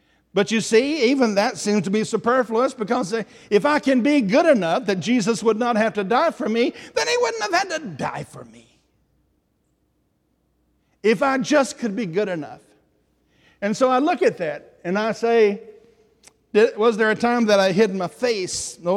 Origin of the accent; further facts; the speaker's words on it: Tennessee, United States; And I will say, now, I'm from Tennessee.